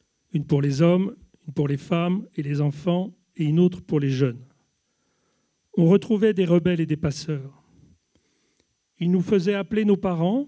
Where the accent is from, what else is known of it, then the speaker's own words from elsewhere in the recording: Guinea; moved away; Moi, je demandais juste à retourner chez moi en Guinée